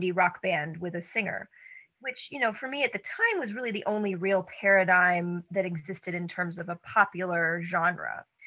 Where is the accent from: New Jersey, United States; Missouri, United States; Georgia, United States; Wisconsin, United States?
Georgia, United States; Atlanta; it's a home away from home, but I'm also from Atlanta.